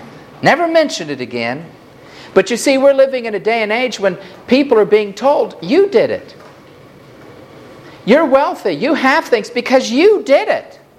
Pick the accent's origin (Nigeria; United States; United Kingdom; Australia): United States; New York City, New York; Since I come from New York City